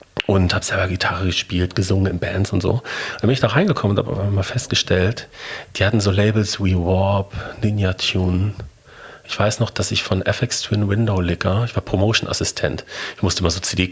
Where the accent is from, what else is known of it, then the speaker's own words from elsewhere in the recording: North Rhine-Westphalia, Germany; ich komme aus dem Ruhrgebiet und ich kann mit Fußball nichts anfangen, was, wenn man im Ruhrgebiet wohnt, sehr selten ist.